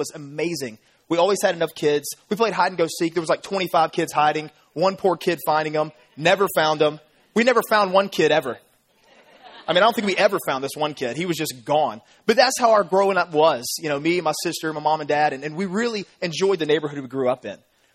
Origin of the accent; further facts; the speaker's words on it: Memphis, Tennessee, United States; I grew up in the Hickory Hill area of Memphis, Tennessee.